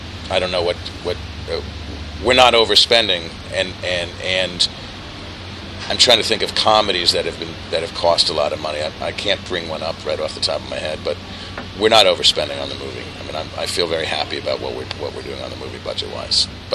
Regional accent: New York City, New York, United States; I'm from New York City originally.

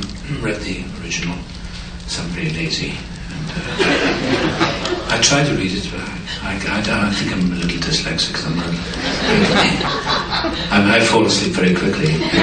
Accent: Wales, United Kingdom; Well, I'm Welsh, and Welsh is a pretty old language, and it's Celtic, and we were the Irish who couldn't swim.

